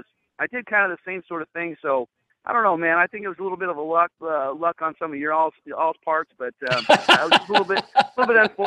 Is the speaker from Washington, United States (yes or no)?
yes; Spokane, Washington, United States; Well, where I grew up was in Spokane. It was right basically on the border of Idaho, basically.